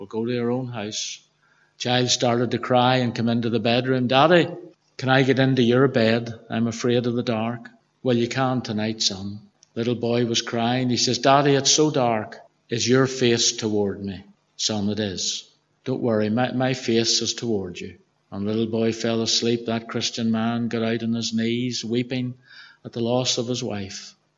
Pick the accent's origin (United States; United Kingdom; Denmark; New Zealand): United Kingdom; Belfast, Northern Ireland; I'm from Belfast